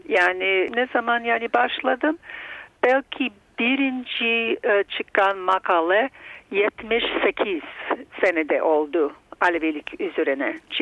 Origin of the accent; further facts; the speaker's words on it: Canada; Kanadalıyım, Bulgar asıllı. Hocalık yapıyorum York University'de, Toronto'da.